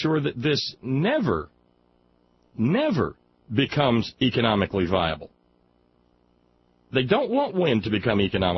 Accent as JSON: {"language": "English", "region": "Alabama", "country": "United States", "tie": "born or raised there", "said": "the place where I grew up in Alabama once upon a time, yay verily, all kinds of industry came and located on the Tennessee River there"}